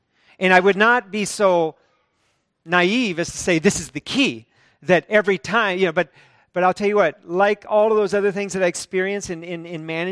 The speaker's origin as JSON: {"language": "English", "town": "Monroe City", "region": "Missouri", "country": "United States", "tie": "born or raised there", "said": "Now, as a boy, I grew up in Monroe City, Missouri."}